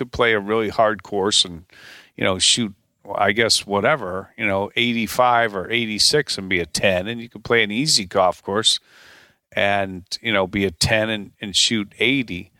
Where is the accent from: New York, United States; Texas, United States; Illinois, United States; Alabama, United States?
Illinois, United States; Chicago; Rick and I grew up together in the Chicago area, and we went to college together at the University of Tulsa.